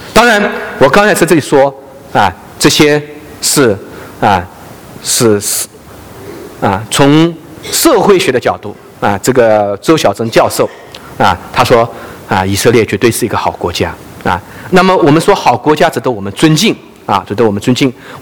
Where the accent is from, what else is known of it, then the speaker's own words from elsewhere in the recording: China; 因为我是中国人嘛，